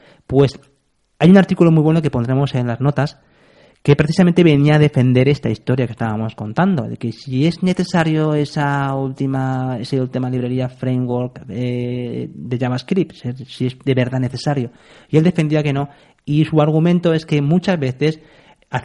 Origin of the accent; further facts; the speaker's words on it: Spain; A ver, aquí somos españoles y hablamos en español y nos cuestan los segundos idiomas, nos cuestan.